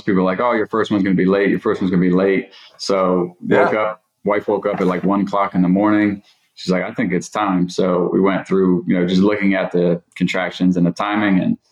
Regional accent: Pennsylvania, United States; moved away as an adult; I was born in Northeast Pennsylvania in the Pocono Mountains. Two very young parents. Raised me and my brother

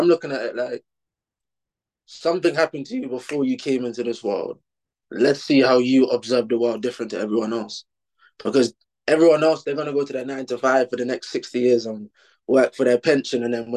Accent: London, United Kingdom; I'm from Northwest London. I'm 19 years old.

